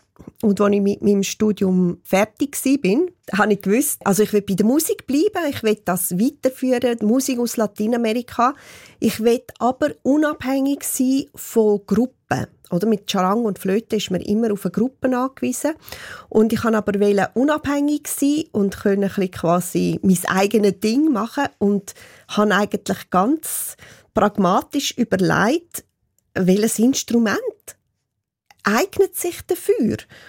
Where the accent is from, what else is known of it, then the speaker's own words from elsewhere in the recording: Lenz, Graubünden, Switzerland; selber bin ich ja in Lenz aufgewachsen